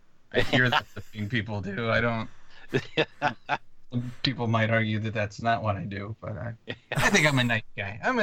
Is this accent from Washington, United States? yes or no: yes; Spokane, Washington, United States; I love Seattle. I'm from Spokane, Washington, originally.